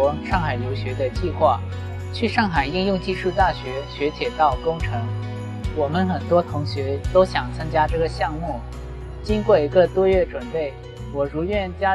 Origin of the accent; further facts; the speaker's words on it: Laos; Chinese is a second language; now in China; 上高三的时候，有几位中国朋友在我家乡进行铁路勘察